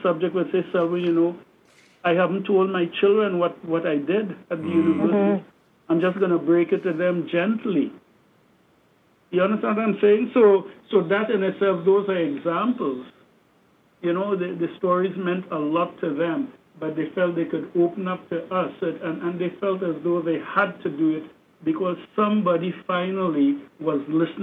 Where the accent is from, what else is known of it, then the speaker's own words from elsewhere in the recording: Trinidad & Tobago; as a young person growing up in Trinidad